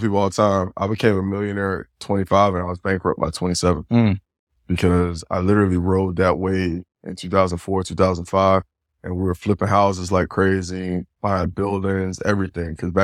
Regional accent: Miami, Florida, United States; So I'm born and raised in Miami, right? Serial entrepreneur.

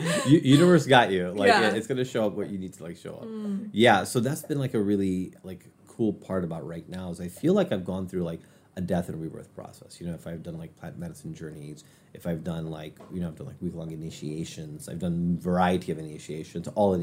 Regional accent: Chicago, Illinois, United States; So I grew up in Chicago. You know, my parents were immigrants to the U.S., so I was, like, kind of first generation.

